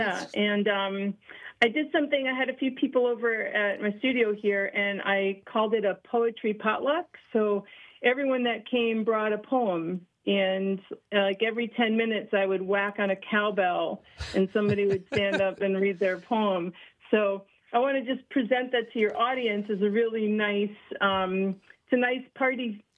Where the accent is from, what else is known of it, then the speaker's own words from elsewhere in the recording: New Jersey, United States; I'm just from New Jersey, so that's.